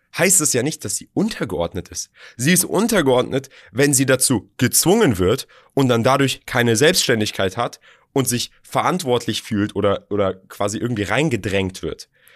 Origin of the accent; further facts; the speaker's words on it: Berlin, Germany; Okay, ich bin auch in Berlin geboren, aufgewachsen, alles gut.